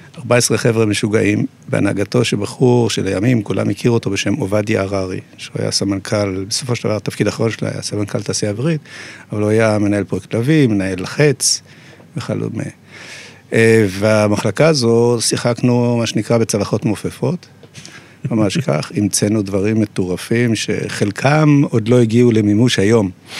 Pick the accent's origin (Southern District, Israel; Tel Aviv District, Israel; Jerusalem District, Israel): Jerusalem District, Israel; Jerusalem; למרות שאני ירושלמי ולא ראו בתקופה הזו הרבה מטוסים בירושלים, לפני 67